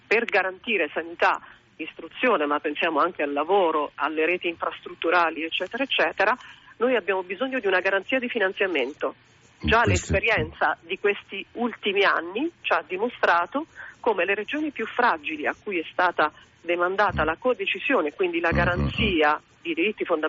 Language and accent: Italian; Calabria, Italy; now in Rome, Italy; Io sono calabrese ma vivo a Roma.